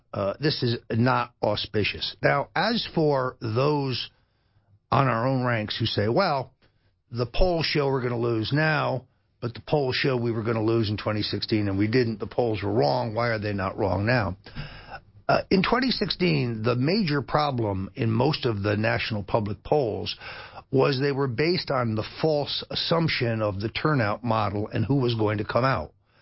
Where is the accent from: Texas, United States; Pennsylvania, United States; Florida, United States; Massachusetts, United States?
Florida, United States; In my home state of Florida, I am pessimistic about both the governor's race and the Senate race